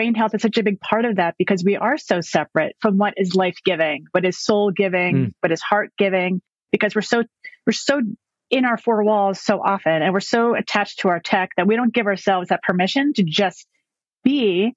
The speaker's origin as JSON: {"language": "English", "region": "New York", "country": "United States", "tie": "born or raised there", "said": "witness like the architecture that I never really noticed as a New Yorker growing up here and coming back here."}